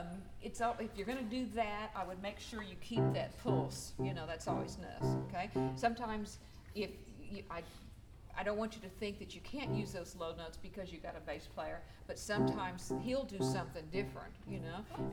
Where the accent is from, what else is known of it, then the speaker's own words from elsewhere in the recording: Oklahoma, United States; And I played for stage band when I was growing up in Oklahoma State.